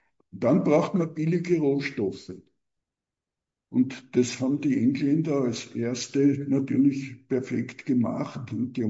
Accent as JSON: {"language": "German", "town": "Gersthof", "region": "Vienna", "country": "Austria", "tie": "born or raised there", "said": "in meiner Kindheit, ich bin in Gersthof aufgewachsen"}